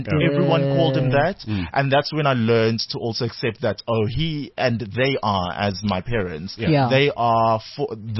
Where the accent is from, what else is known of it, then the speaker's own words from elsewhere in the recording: Durban, KwaZulu-Natal, South Africa; So we grew up calling my father tata, even though growing up in Durban